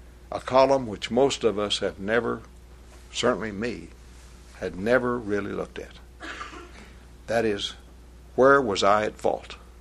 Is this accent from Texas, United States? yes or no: yes; Texas, United States; I'm from West Texas. I'm a man. West Texas men know no fear.